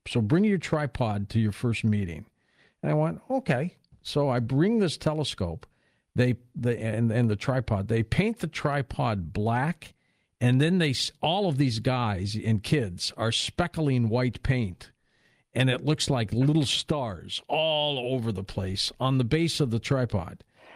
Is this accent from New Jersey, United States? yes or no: no; Detroit, Michigan, United States; I was from Detroit.